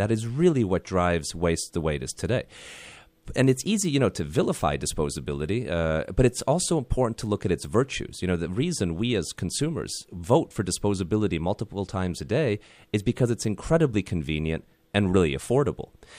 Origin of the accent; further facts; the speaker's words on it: Canada; moved away as an adult; growing up in Canada, we used to do a lot of canoe tripping up in Algonquin Park and other places, and it was, you know, pristine and amazing. And when I came down to New Jersey for college